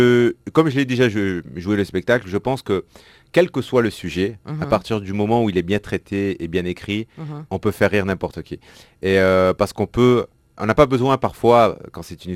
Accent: France; moi je suis français, algérien, mais j'ai grandi en France, j'ai grandi dans l'un des plus grands quartiers gitans du monde.

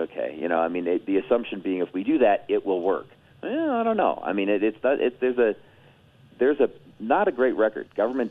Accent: Chicago, Illinois, United States; I was born and raised in Chicago. All right, in Chicago area, I should say.

